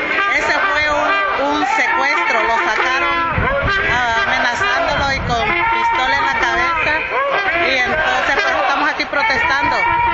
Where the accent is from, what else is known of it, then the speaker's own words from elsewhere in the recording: Honduras; also born or lived in El Salvador; Tengo mi familia, yo crecí en Honduras, yo soy de El Salvador, crecí en Honduras.